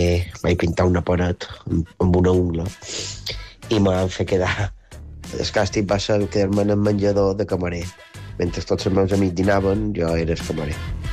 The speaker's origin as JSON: {"language": "Catalan", "town": "Palma", "region": "Balearic Islands", "country": "Spain", "said": "soc de Palma"}